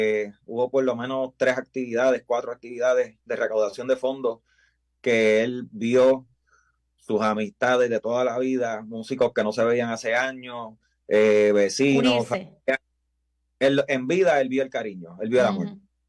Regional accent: Puerto Rico; porque somos de Puerto Rico

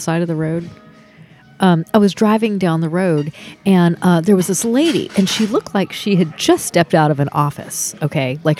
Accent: Mobile, Alabama, United States; also born or lived in Brunswick, Georgia; Before I got to New Orleans, I was growing up in Mobile, Alabama. But even before that, I was born in Brunswick, Georgia.

